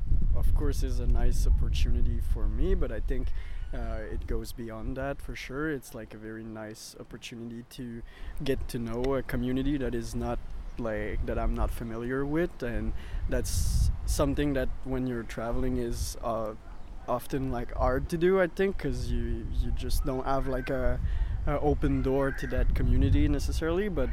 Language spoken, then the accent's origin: English; Montreal, Quebec, Canada; now in United States; I'm from Canada, Montreal. So, yeah, I just got here a month ago, approximately.